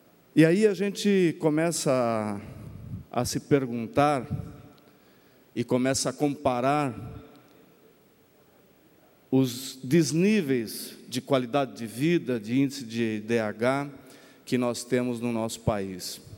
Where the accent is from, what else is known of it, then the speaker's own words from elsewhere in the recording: Rio do Sul, Santa Catarina, Brazil; born there; Nunca pensei em ingressar na vida pública e fui ser prefeito da minha cidade, onde eu nasci